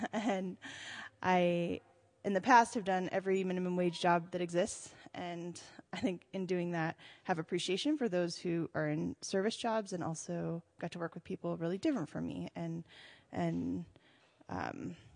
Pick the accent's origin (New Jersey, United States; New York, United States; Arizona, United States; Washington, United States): Arizona, United States; I'm from Arizona. I'm married